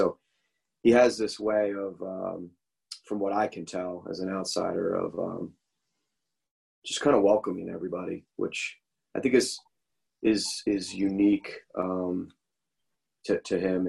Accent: Baltimore, Maryland, United States; so I grew up in Baltimore too, and I remember playing friends in basketball

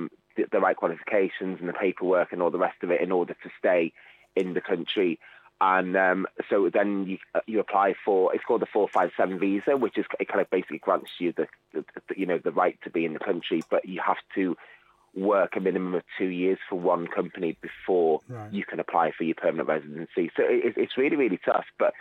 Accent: Wales, United Kingdom; accent: Scouse; also born or lived in Liverpool; I'm actually from North Wales, but I lived in Liverpool for 13 years.

